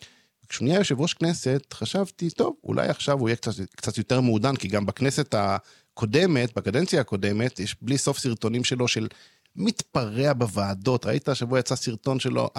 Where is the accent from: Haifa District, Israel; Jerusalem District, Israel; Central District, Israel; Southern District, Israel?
Jerusalem District, Israel; Jerusalem; גדלתי, בכל זאת גדלתי באזור בית ליטאי טיפוסי, באזור גאולה מאה שערים